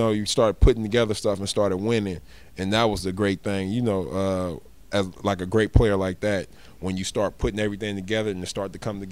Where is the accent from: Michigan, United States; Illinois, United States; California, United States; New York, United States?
California, United States; Oakland; Yeah, no, I'm from Oakland, man. They know me, man.